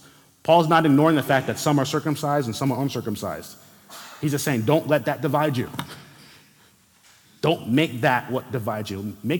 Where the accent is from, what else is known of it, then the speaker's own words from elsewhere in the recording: New Jersey, United States; also born or lived in Brooklyn; now in Arizona, United States; You know, I'm the son of Haitian immigrants. I was born in Brooklyn, grew up in New Jersey. That part of the country is the most densely populated part of the country. So I grew up around lots of people